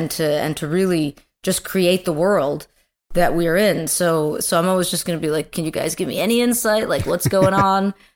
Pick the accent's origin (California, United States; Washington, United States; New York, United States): New York, United States; I'm from New York